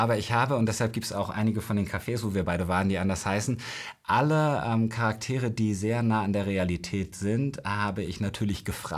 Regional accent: Berlin, Germany; ich bin in Berlin, in Spandau groß geworden.

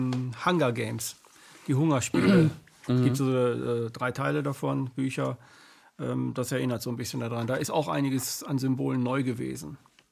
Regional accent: Switzerland; Als Schweizer fragte ich mich

